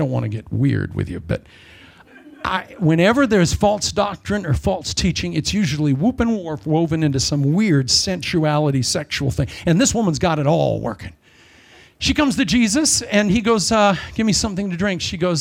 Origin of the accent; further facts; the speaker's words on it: Ankeny, Iowa, United States; I was raised in Ankeny, Iowa.